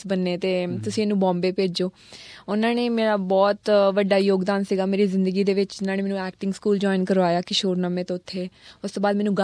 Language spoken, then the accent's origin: Punjabi; Bagga Kalan, Punjab, India; ਮੈਂ ਇੱਕ ਬਿਲਕੁਲ ਪੇਂਡੂ ਫੈਮਲੀ ਨੂੰ ਬਿਲੋਂਗ ਕਰਦੀ ਹਾਂ, ਪਿੰਡੋਂ, ਸਾਡਾ ਪਿੰਡ ਆ ਅੰਮ੍ਰਿਤਸਰ ਦੇ ਲਾਗੇ ਬੱਗਾ ਕਲਾਂ ਪਿੰਡ ਆ, ਅਤੇ ਮੈਂ ਉੱਥੋਂ ਬਿਲੋਂਗ ਕਰਦੀ ਹਾਂ। ਸਾਡੀ ਜੱਟ ਫੈਮਲੀ 'ਚ ਬਹੁਤ ਕੰਜ਼ਰਵੇਟਿਵ ਹੁੰਦੀ ਆ